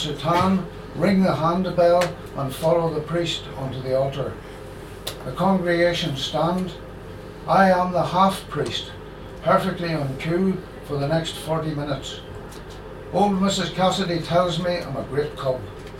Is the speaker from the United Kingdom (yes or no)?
yes; Northern Ireland, United Kingdom; I grew up in County Fermanagh, which is about 100 miles from Belfast on one side and 100 miles from Dublin on the other.